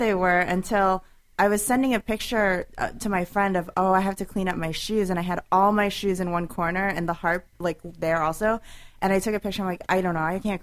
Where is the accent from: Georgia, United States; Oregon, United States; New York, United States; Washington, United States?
New York, United States; New York City; also born or lived in Chicago; New York City.